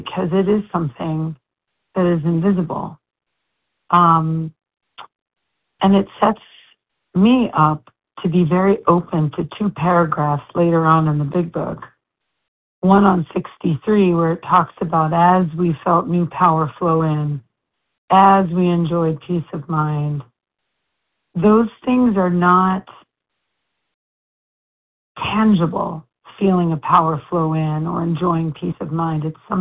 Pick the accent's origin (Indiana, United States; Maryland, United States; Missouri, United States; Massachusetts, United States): Massachusetts, United States; Brookline; now in Canada; I'm from Brookline, Massachusetts. I'm currently in Gananoqua Lake, Canada.